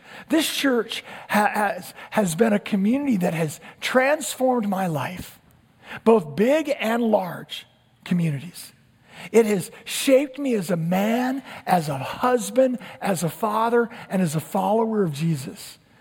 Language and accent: English; Tempe, Arizona, United States; now in Jacksonville, United States; I moved here from Arizona in 1991, if you can believe it. And my wife Sherry and I, from the Tempe area